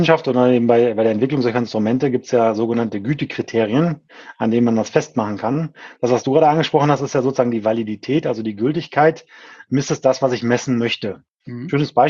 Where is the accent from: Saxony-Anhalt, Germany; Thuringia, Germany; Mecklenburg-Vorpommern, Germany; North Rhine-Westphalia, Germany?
North Rhine-Westphalia, Germany; Krefeld; komme ich eben aus dem Umfeld der Hochschule Niederrhein, nämlich aus Krefeld, Niederrhein, also klassischer Niederrheiner